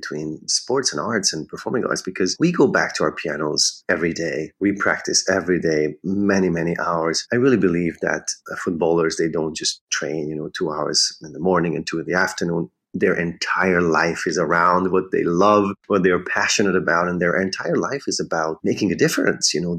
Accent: Hungary; English is a second language; now in New York, United States; I think it's a beautiful country. It's my home country. I will never lose connection with Hungary. And I love being here in New York and realizing my dreams as well.

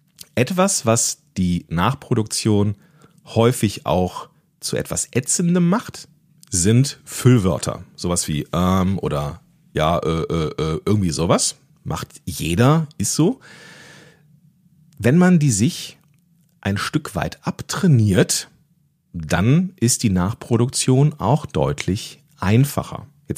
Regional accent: North Rhine-Westphalia, Germany; wie man hier am Niederrhein sagt, wo ich aufgewachsen bin.

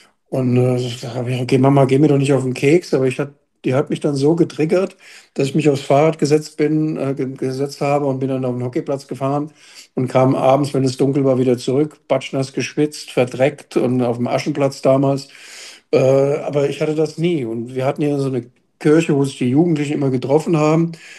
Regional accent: Wiesbaden, Hesse, Germany; ich bin hier in Wiesbaden aufgewachsen und bin in die Schule gegangen, Oranienschule, Abitur gemacht

